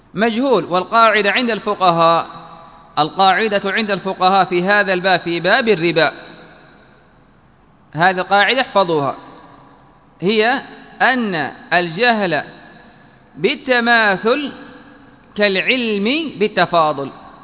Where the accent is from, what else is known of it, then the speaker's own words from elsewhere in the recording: Yemen; يعني عندنا في اليمن يقال الرازقي، الحالمي، الصعداوي